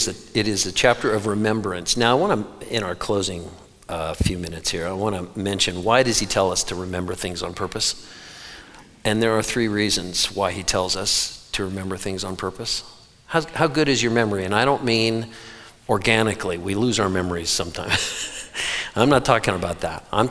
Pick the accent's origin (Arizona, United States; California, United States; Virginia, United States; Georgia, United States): California, United States; Santa Cruz; I was raised in Santa Cruz, California, and spent many, many years in Southern California with these big, beautiful, long beaches.